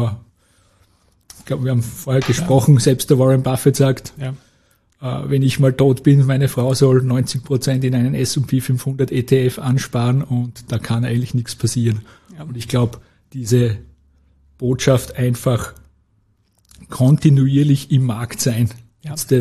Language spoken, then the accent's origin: German; Styria, Austria; als Steirer bietet sich natürlich